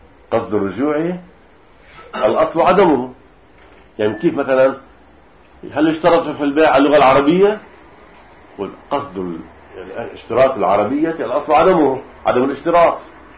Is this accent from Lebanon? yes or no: yes; Lebanon; عندنا بلبنان من أصعب ما يكون من 30 سنة فقط